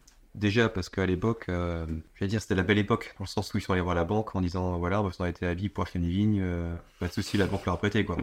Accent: Grand Est, France; Alors que chez nous, en Alsace, on a une diversité

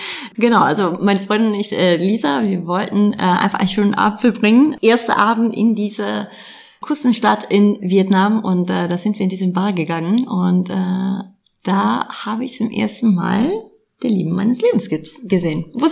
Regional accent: Uppsala, Uppsala County, Sweden; Also wenn ich an Uppsala nachdenke oder darüber nachdenke, meine Heimat, das ist einfach mit so ein positives Gefühl verbunden.

